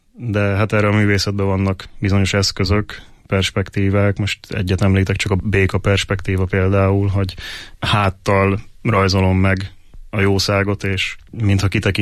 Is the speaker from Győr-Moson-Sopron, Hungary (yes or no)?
yes; Agyagosszergény, Győr-Moson-Sopron, Hungary; vidéki srác vagyok. Egy kis faluból, Agyagos-Szergényből származom, Győr-Moson megyében található.